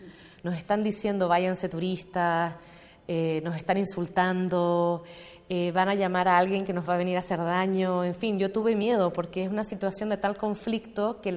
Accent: Chile; cuando yo me pienso como una chilena

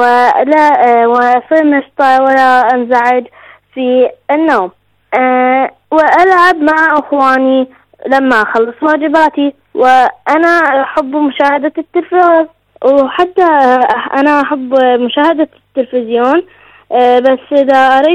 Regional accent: Iraq; من العراق.

